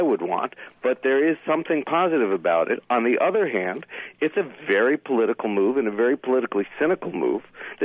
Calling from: Cambridge, Massachusetts, United States; I'm also calling from Massachusetts, from Cambridge, Massachusetts.

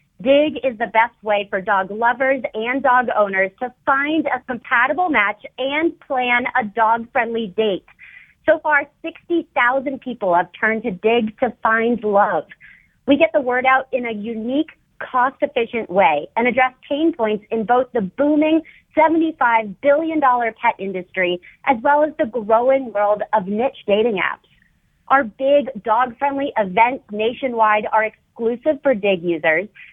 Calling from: New Orleans, Louisiana, United States; I'm calling from New Orleans.

